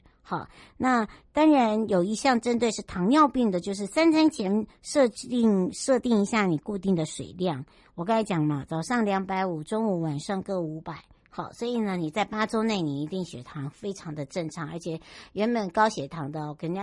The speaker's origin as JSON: {"language": "Chinese", "country": "Taiwan", "tie": "born or raised there", "said": "我的故乡花东纵谷"}